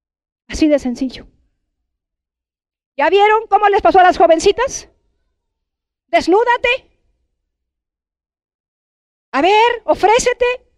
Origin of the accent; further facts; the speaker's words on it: Mexico; con un racismo en donde a mí como mexicana me van a golpear o me van a explotar.